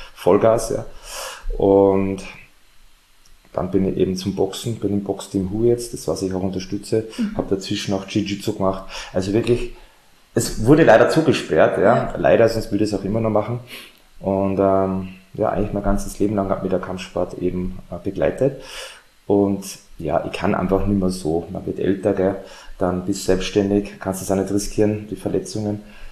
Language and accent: German; Graz, Styria, Austria; now in Salzburg, Austria; ich bin ja immigriert nach Salzburg, ja, von der Steiermark, ich bin ja Grazer.